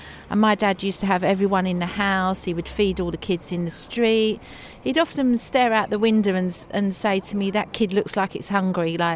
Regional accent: South East England, United Kingdom; I grew up in Kent, but I used to go home to my dad's weekends.

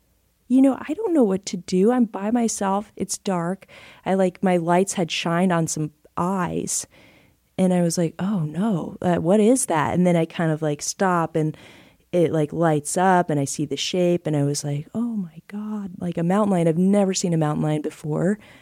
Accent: Alaska, United States; Bears I see a lot because I'm from Alaska.

